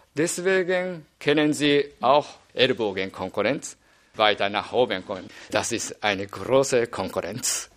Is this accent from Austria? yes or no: no; Japan; German is a second language; now in Germany; Zum Beispiel bei uns in Heimat Japan gibt es keine Staatsoper, obwohl man also Gesang studiert hat.